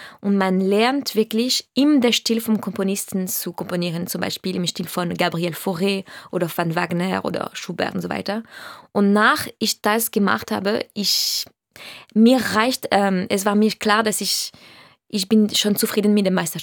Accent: Paris, Île-de-France, France; German is a second language; now in Vienna, Austria; Ich komme aus Paris, ich freue mich immer, dort meine Freundin zu sehen. Und das ist auch meine Wurzel.

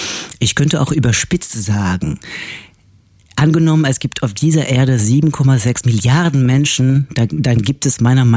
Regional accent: France; German is a second language; Als Franzose natürlich zuerst.

